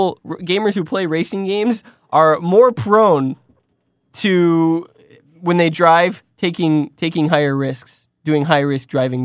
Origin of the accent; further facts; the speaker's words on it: United States; I'm from, I don't know. I'm from America, I guess.